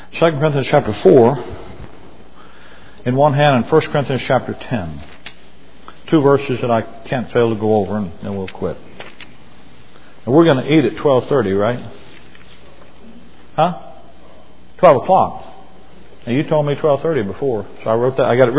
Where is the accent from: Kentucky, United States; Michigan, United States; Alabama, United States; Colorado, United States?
Alabama, United States; Mobile; Then why did Katrina hit Slidell, which is east of New Orleans, and from there to Mobile, my hometown, wiped it off the map and didn't blow a building over in New Orleans?